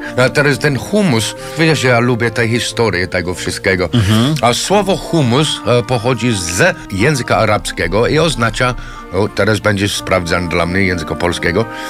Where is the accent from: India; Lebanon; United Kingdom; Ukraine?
United Kingdom; London; born there; Polish is a second language; Urodziłem się w dzielnicy Chelsea w Londynie, co jest w samym centrum.